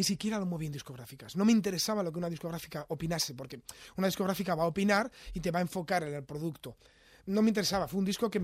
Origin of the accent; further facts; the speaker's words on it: Oviedo, Asturias, Spain; moved away as an adult; 19 años. Estaba en Asturias. Hombre, Asturias es pequeñito. Asturias es una... Yo soy de Oviedo y musicalmente, pues, está limitado.